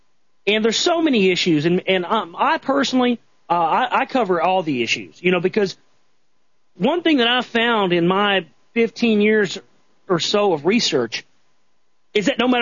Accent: United States; Because I'm an American, and I work in a restaurant

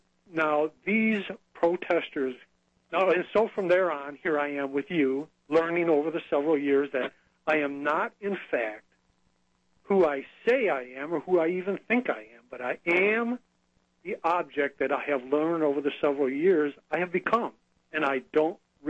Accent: St. Clair Shores, Michigan, United States; And by the way, I'm from St. Clair Shores, Michigan.

